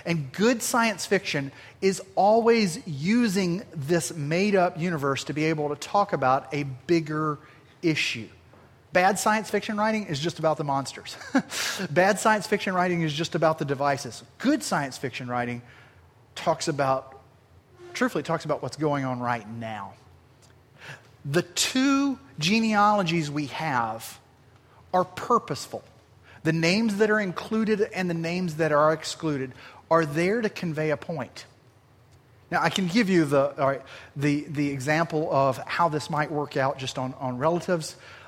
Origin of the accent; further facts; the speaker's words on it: Southern US, United States; accent: Southern; every now and then you hear me say a word and my Southern accent comes out and I think nothing of it